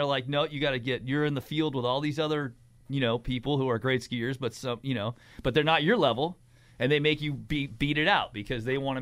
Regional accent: Puerto Rico; born there; I was born in Puerto Rico, as you know.

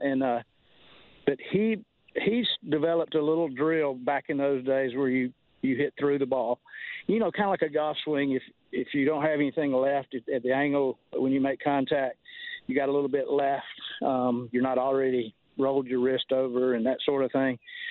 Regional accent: Griffin, Georgia, United States; I'm from Griffin, Georgia, and played my high school sports there, and played at the University of Georgia

